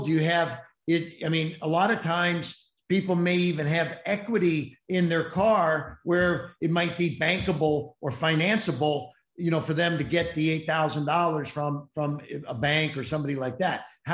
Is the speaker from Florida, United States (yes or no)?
yes; St. Petersburg, Florida, United States; She just moved her operation from New York to my hometown of St. Pete, Florida.